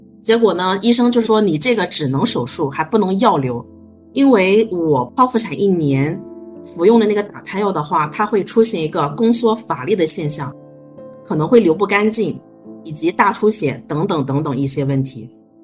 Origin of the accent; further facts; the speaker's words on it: Jiangsu, China; 我是来自江苏苏北地区的一名小学语文老师，今年刚过完30岁的生日。